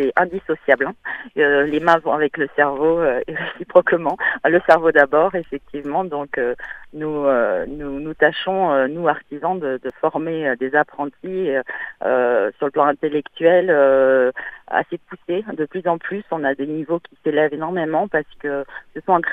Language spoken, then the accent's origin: French; Occitanie, France; Je suis du Tarn, donc